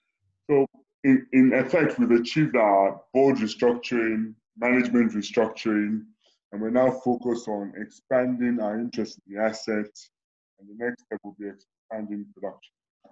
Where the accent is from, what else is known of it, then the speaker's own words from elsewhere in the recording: England, United Kingdom; born there; I was born in England.